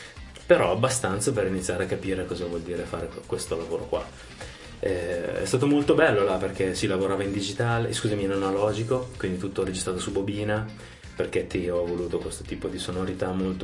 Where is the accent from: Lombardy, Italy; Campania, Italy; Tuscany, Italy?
Lombardy, Italy; Milan; born there; also born or lived in Lago Maggiore / Turin; sono nato a Milano ma poi ho vissuto sul Lago Maggiore per un po' di anni e ho studiato a Torino, quindi sono tornato a Milano, non avevo conoscenze